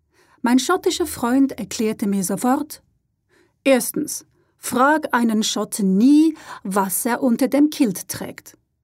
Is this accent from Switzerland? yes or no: yes; Switzerland; Denn auch ich als Schweizerin mag es gar nicht, wenn man mich überraschend besucht.